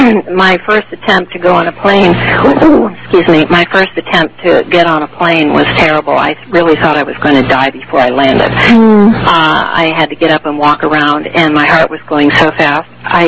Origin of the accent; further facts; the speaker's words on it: California, United States; I'm originally from California.